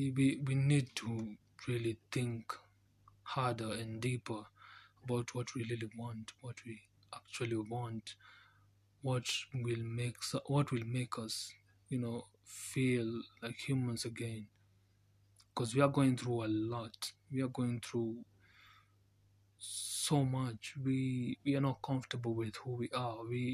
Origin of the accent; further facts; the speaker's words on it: Kenya; first language Kikuyu; English is a second language; And in my mother tongue, I would really like to quote it. It's in Kikuyu.